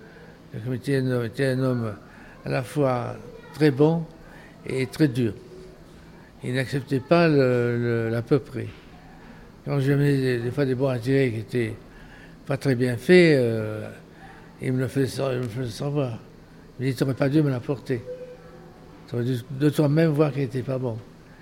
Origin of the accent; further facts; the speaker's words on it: Southern France, France; accent: Midi; Et moi, j'avais mon petit accent du midi.